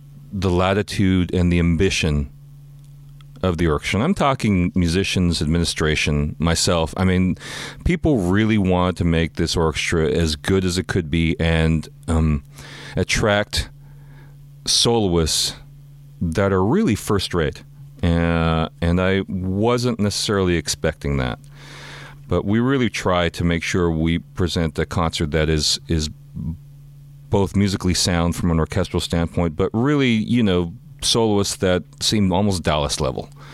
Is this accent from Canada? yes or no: yes; Toronto, Ontario, Canada; I'm from Toronto and have lived in the coldest places, really, in North America for brief periods